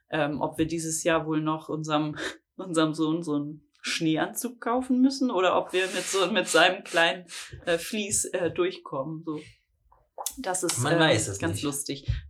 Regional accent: Northern Germany, Germany; also ich komme ja aus dem Norden.

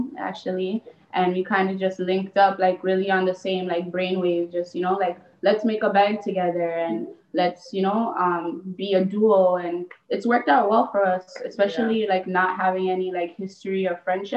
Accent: Toronto, Ontario, Canada; And we are from the West End of Toronto, you know, just trying to make a way, pretty much.

